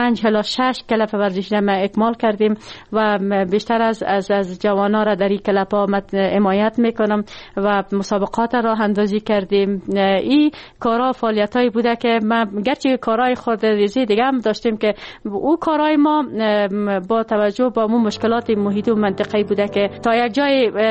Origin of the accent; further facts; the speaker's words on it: Siadan, Parwan, Afghanistan; born there; ، در ولایت پروان قریه سیادان متولد شدیم، در خانه خانواده روشن فکر و تحصیلات ابتدایی خود در مکتب نمبر 2 شهر چاریکار و دوره لیسه خود در لیسه هوره جلالی به پایان رساندیم